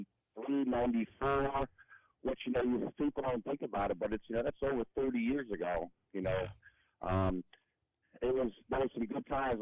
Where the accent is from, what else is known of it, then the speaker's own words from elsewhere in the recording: New Jersey, United States; guys that I grew up with in New Jersey and in my area.